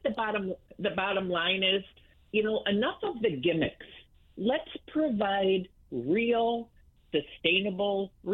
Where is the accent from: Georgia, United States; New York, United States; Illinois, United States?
Illinois, United States; You know, growing up in Illinois, we didn't have that.